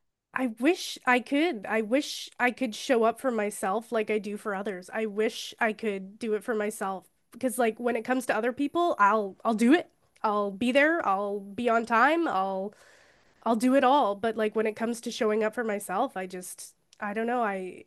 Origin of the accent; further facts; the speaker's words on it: Ontario, Canada; I'm from Ontario and Nova Scotia's slow paced